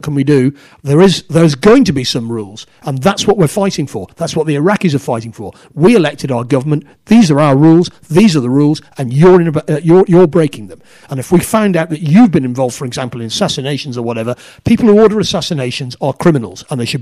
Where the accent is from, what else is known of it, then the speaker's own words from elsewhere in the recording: England, United Kingdom; This is our country, and it's our shame that that he's being treated in this way. And as an English person... I'm deeply offended.